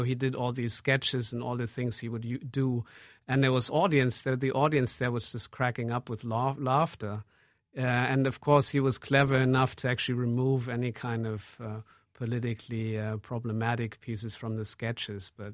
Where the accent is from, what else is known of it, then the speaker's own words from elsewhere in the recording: Berlin, Germany; You must see, I come from Berlin.